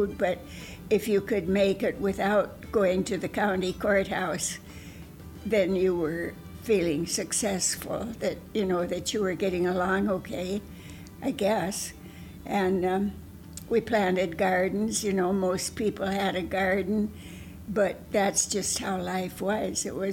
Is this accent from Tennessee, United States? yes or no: no; Pierre, South Dakota, United States; Yeah, yeah, no, then you don't know Pierre. Never thought of it as good or bad. It's just how it was. When I was a child, it was during the Great Depression.